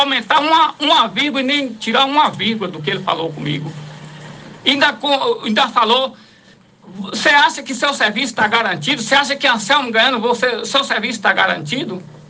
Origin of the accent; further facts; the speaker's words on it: Parateca, Bahia, Brazil; para quem não me conhece … sou lá da comunidade de Parateca.